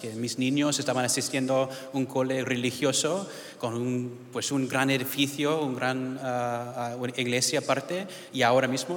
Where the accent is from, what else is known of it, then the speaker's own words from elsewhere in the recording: United States; Spanish is a second language; Soy puertorriqueño 100%, pero crecí en los Estados Unidos toda mi vida y tercera generación, pues mal puertorriqueño, lo siento, con la cultura, alcapurrias y venga, todo esto, pero sin el idioma, creciendo aquí.